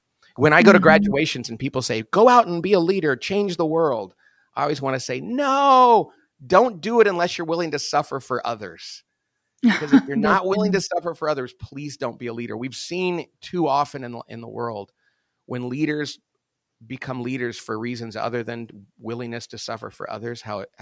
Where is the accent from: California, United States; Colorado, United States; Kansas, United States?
California, United States; Bakersfield; So, as you know, I'm from Bakersfield, California, which is not necessarily the height of sophistication in the world.